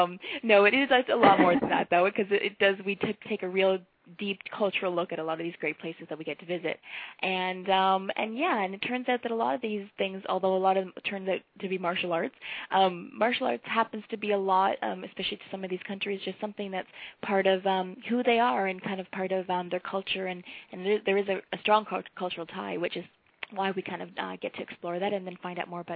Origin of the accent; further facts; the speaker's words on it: Toronto, Ontario, Canada; I had my retirement match here in my hometown of Toronto